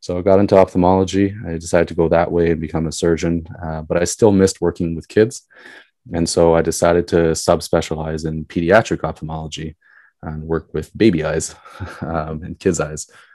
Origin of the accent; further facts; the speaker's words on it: Tokyo, Japan; I was born and raised here in Tokyo, and I attended Santa Maria and then finished at St. Mary's.